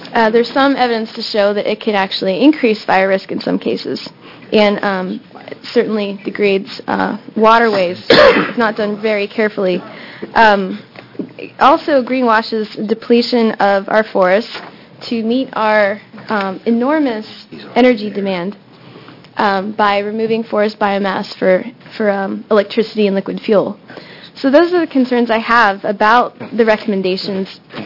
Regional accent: Oregon, United States; I'm from Lane County. Live in Eugene.

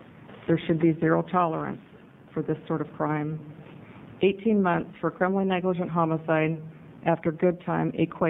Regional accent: Oregon, United States; I'm from Lane County.

